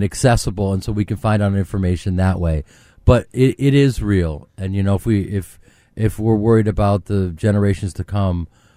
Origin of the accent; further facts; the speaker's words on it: Chicago, Illinois, United States; and I'm from Chicago.